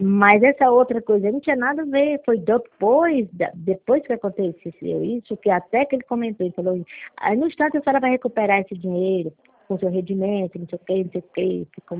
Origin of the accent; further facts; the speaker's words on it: São Paulo, Brazil; Eu sou de São Paulo, eu sou paulistana, nasci na Vila Matilde.